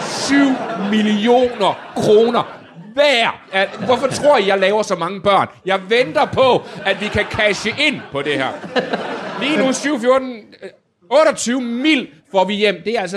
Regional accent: Region of Southern Denmark, Denmark; men jeg er jo sønderjyde, så jeg kan jo se en idé.

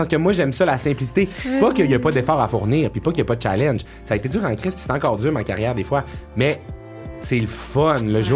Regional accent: Quebec, Canada; T'sais, moi, je viens du Saguenay.

